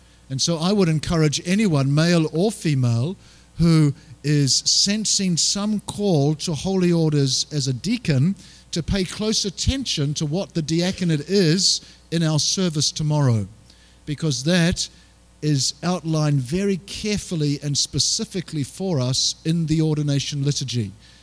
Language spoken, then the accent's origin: English; New Zealand; I pulled out my New Zealand passport, and I crossed the border as a Kiwi